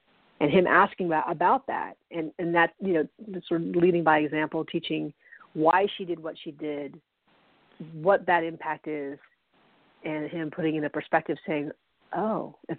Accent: United States; So that's the culture I grew up in here in the States.

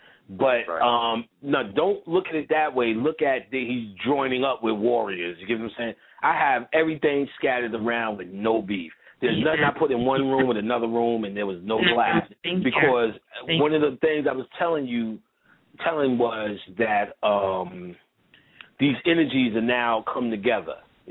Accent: New Orleans, Louisiana, United States; New Orleans, yeah, I'm from New Orleans.

